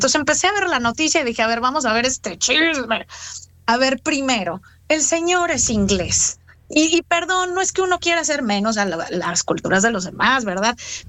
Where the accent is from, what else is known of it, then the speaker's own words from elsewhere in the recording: Mexico; yo soy mexicana y vivo en otro país, uno es migrante.